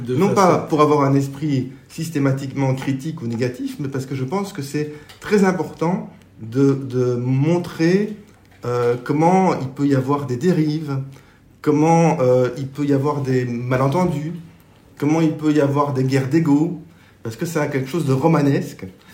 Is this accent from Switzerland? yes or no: no; Belgium; c'est difficile de parler de soi-même en tant que Belge, mais je me sens profondément Belge